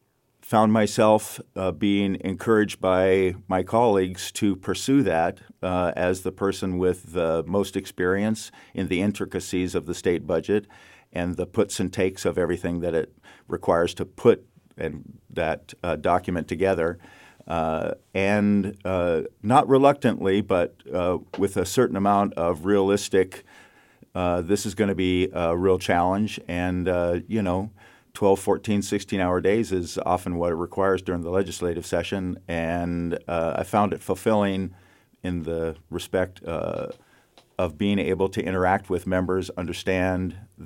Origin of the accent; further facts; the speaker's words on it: Spokane, Washington, United States; Born and raised in Spokane, product of the streets of and the culture of Spokane.